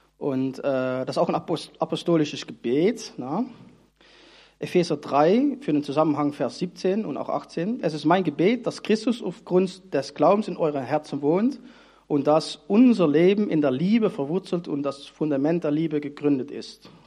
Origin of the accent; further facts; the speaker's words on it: Netherlands; now in Germany; Ja, dann bin ich ein Niederländer, der in Deutschland wohnt.